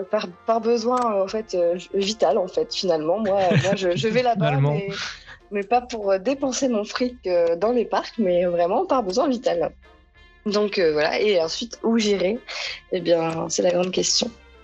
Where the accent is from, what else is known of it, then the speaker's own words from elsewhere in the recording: Hauts-de-France, France; D'où viens-je? Je viens du Nord.